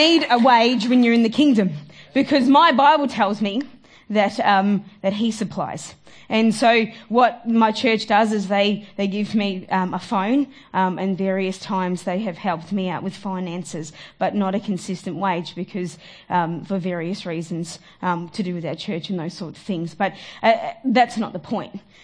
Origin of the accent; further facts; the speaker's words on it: Cranbourne, Victoria, Australia; I grew up in Cranbourne. I've been a Cranbourneite for 25 years now. I am 2 off 30